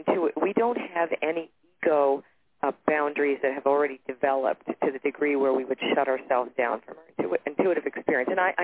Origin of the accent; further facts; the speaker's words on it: Toronto, Ontario, Canada; born there; I was 3. I was born in Toronto. There was no war there.